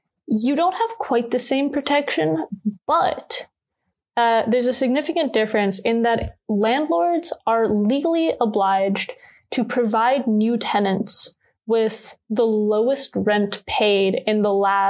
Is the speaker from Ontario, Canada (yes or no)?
yes; Toronto, Ontario, Canada; where I grew up in Toronto, which, you know, has individual lots that are maybe close to the size of like my building's footprint.